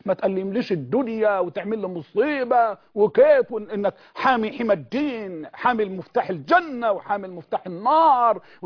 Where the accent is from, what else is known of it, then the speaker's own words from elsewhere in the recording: Egypt; احنا عندنا في مصر